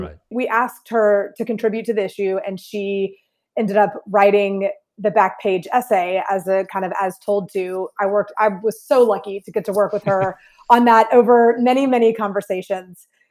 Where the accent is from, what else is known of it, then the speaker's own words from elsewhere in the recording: Atlanta, Georgia, United States; So I'm from Atlanta.